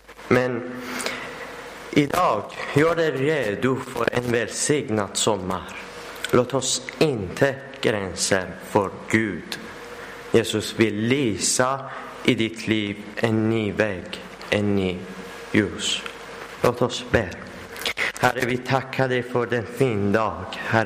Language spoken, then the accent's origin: Swedish; Iran; Swedish is a second language; now in Sweden; Jag kommer från Iran och jag bor i Sverige ungefär 2 år och halv månader och kan inte prata så bra i svenska